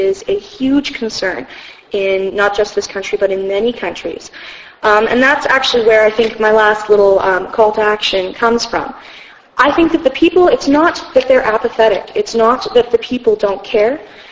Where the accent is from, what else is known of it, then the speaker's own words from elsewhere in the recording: Canada; I'm excited to be a Canadian. I enjoy my heritage